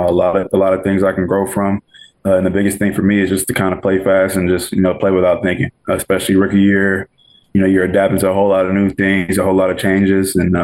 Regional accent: Port Arthur, Texas, United States; now in Chicago, United States; Definitely being from a small town. So I'm from Port Arthur, Texas, down in Southeast Texas.

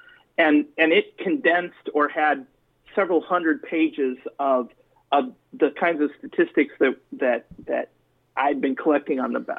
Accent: Iowa, United States; Oddly enough, I grew up in Iowa.

